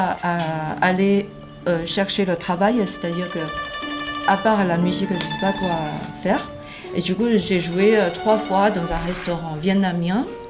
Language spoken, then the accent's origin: French; China; now in France; Et je viens de Chine. Je suis en France depuis 13 ans.